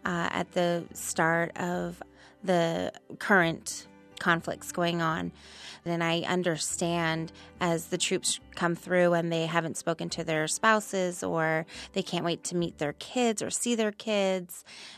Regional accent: Caribou, Maine, United States; I grew up in Caribou, Maine. I am an Air Force brat, so we were stationed at Loring for 15 years until Loring closed in 1992.

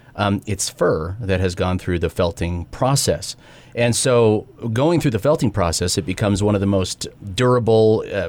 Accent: Billings, Montana, United States; also born or lived in San Antonio, Texas; And although I was born and raised in Billings, I fell in love with the hat when I lived in Texas.

